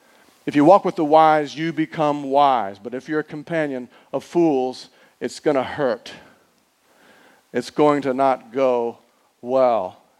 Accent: Houston, Texas, United States; So growing up, I grew up in Texas in a city called Houston.

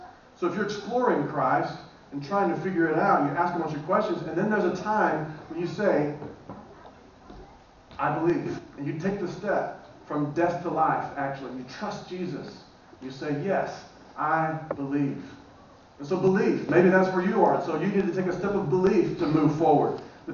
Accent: Southern United States, United States; even though I am from the South in the U.S.

